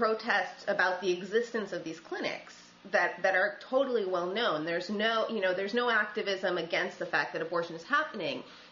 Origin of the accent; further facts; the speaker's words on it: Buffalo, New York, United States; because I grew up in Buffalo, where the clinics came under siege when I was in high school.